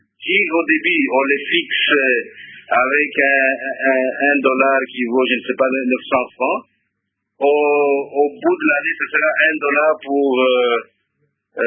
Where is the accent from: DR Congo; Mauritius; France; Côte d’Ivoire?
DR Congo